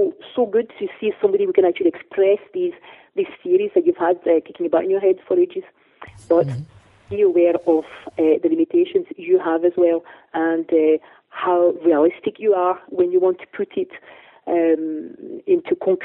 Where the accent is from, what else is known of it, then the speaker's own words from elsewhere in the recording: France; I was only too aware of because I grew up in France.